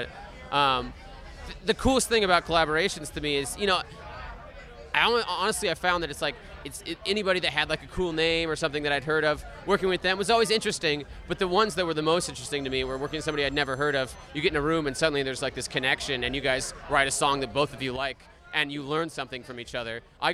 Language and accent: English; Seattle, Washington, United States; I grew up in Seattle, so I was listening to a lot of stuff that was very songwriter-driven, you know, indie pop at the time and stuff like that.